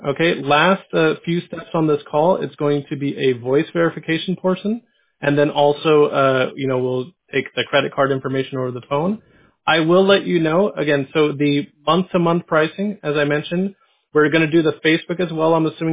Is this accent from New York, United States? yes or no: no; San Diego, California, United States; I went to school up in Berkeley, and I grew up in San Diego.